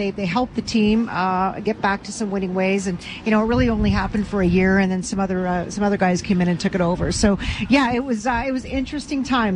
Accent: Ottawa, Ontario, Canada; Born and raised in Ottawa

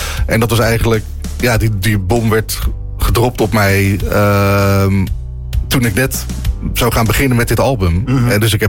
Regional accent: Rotterdam, South Holland, Netherlands; Ik ben opgegroeid in het Oude Noorden.

